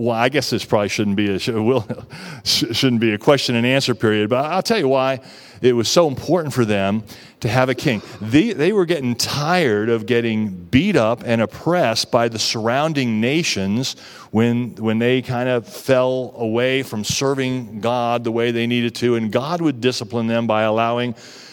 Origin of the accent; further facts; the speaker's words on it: Virginia, United States; I had heard from some friends that I grew up in Northern Virginia